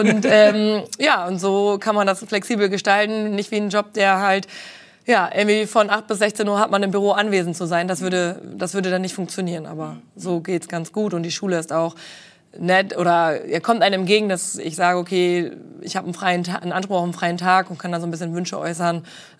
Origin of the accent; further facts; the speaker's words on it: Vanrode, Lower Saxony, Germany; ich komme ja aus Vanrode, das ist nochmal 3-4 Kilometer entfernt von Spelle.